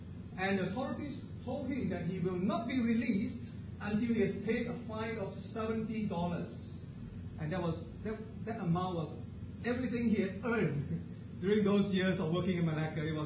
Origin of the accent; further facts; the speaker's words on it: Singapore; As a Singaporean, that would be a very important date